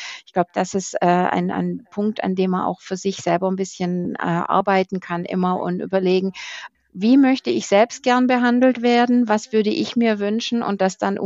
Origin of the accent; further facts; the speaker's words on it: Baden-Württemberg, Germany; weil wir kommen ja so aus dem Schwäbischen